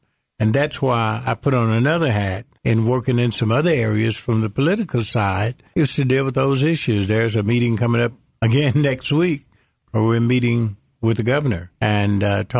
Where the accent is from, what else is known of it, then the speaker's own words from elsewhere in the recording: Memphis, Tennessee, United States; We grew up in South Memphis, where my church is. There were 10 of us. We had a two-room. We lived in two-room.